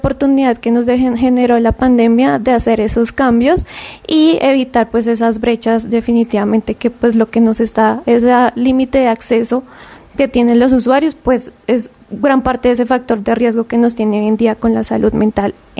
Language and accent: Spanish; Colombia; porque nosotros somos colombianos que necesitamos también conocer qué es lo que está saliendo